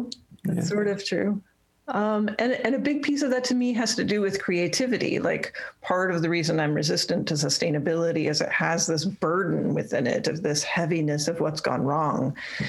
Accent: Midwest, United States; I think part for me of why I was interested in thrivability comes from being a Midwesterner.

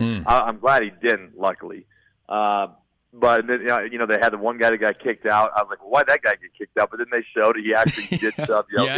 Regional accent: Colorado, United States; I am obviously a Nuggets fan growing up in Colorado

